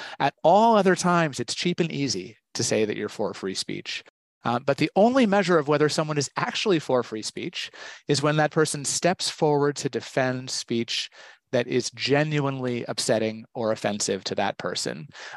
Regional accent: New Haven, Connecticut, United States; born or raised there

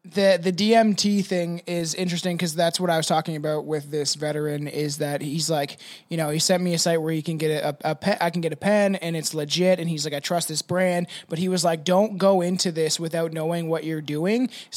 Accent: Ontario, Canada; I'm unfortunately from Canada, so they're actually about an hour and a half away from Toronto.

